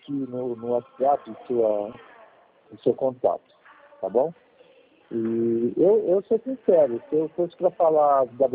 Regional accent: Taubaté, São Paulo, Brazil; Eu sou de Taubaté, aqui do interior também.

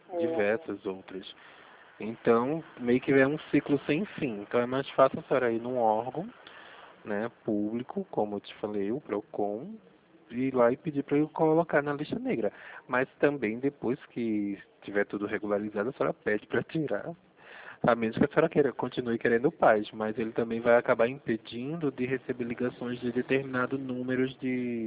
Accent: Pernambuco, Brazil; now in São Paulo, Brazil; Sou pernambucano, sou em São Paulo, no interior.

